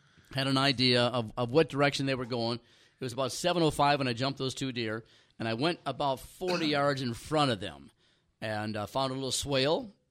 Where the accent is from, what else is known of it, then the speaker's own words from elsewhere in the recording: Ely, Minnesota, United States; when I was growing up in Ely, Minnesota